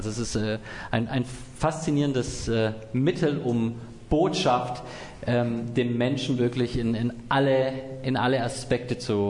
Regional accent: Swabia, Germany; accent: Swabian; now in Munich, Germany; ich komme aus München, ursprünglich eigentlich aus dem Schwabenländchen, das werdet ihr auch schnell genug raushören, das kriegt man nicht weg, das ist mir angeboren.

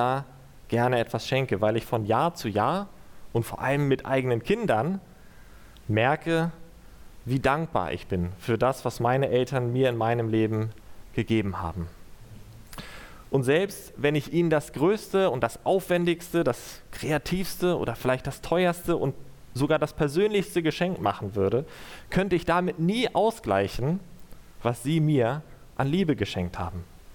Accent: Lübeck, Schleswig-Holstein, Germany; Ich komme aus Lübeck

